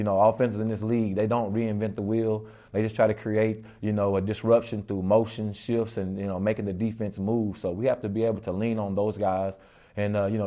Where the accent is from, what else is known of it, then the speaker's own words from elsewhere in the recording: Paducah, Kentucky, United States; It's close to home. I'm from Paducah, Kentucky. So my family will be able to come and see me week in and week out